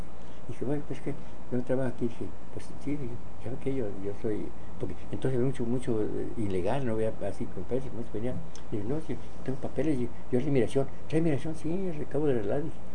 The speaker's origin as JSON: {"language": "Spanish", "town": "Guadalajara", "region": "Jalisco", "country": "Mexico", "tie": "born there", "said": "porque yo nací en Guadalajara, pero me basaron en el pueblito aquel."}